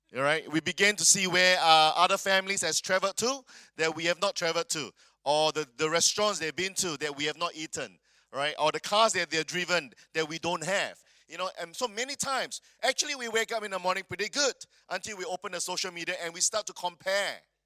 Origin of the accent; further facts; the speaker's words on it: Singapore; English is a second language; then so I come from Singapore, and this is another picture